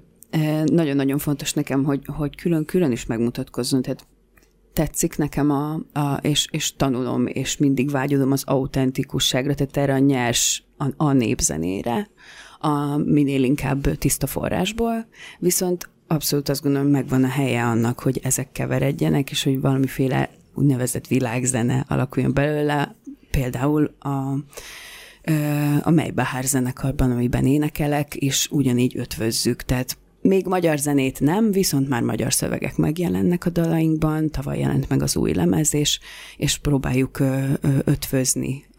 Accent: Hungary; first language Hungarian; van magyar nyelven, amiben felnőttem, tehát nekem magyar az anyanyelvem, és a görög pedig édesapámnak az anyanyelve

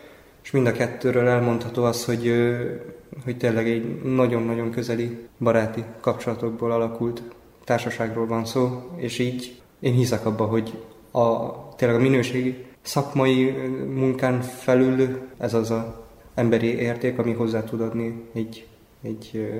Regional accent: Budapest, Hungary; Én már itt születtem 2002-ben, és a Marcibányi téri Kodály Zoltán általános iskolába és zeneiskolába kezdtem el a tanulmányaimat.

